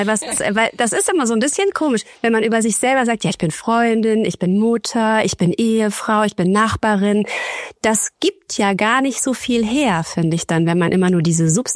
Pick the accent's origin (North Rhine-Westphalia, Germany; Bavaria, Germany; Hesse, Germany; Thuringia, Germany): North Rhine-Westphalia, Germany; Cologne; Also ich bin Schauspielerin, ich komme aus Köln, lebe aber seit fast 4 Jahren jetzt in so einer Hin- und Her-Beziehung mit München und Köln